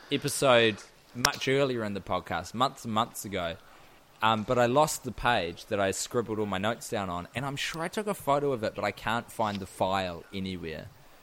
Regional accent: New Zealand; Me and Guy, we grew up in New Zealand

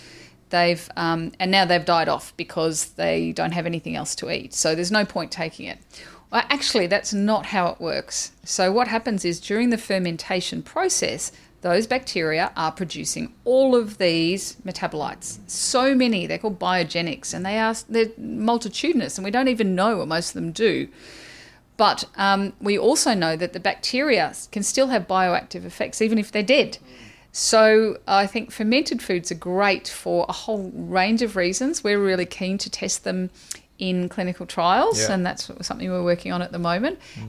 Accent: Australia; now in United Kingdom; And I'm Australian, so I get to do that.

